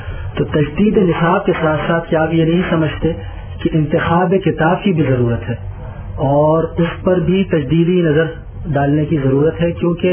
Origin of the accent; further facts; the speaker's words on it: Pakistan; کیونکہ میرا تعلق پاکستان سے ہے